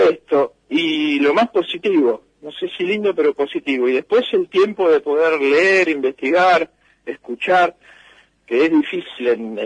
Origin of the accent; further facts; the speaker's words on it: Bolívar, Buenos Aires Province, Argentina; accent: bolivarense; De hablar la tonada bolivarense, ahí la descubrí. Que la fui perdiendo, pero trato de remarcarla cuando estoy